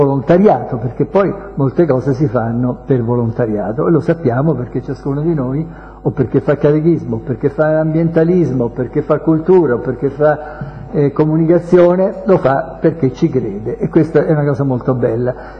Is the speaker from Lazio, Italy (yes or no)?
yes; Cerveteri, Lazio, Italy; io vengo da Cerveteri